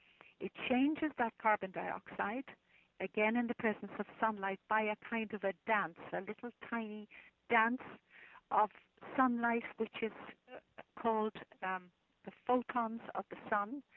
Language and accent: English; Ireland; first language Irish; English is a second language; And of course, I'm from Ireland, and my first language is an Gaelic.